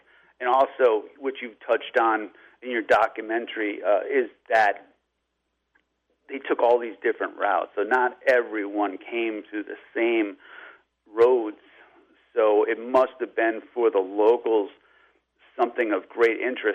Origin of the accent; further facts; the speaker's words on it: Redding, Connecticut, United States; My background is where I grew up in Reading, Connecticut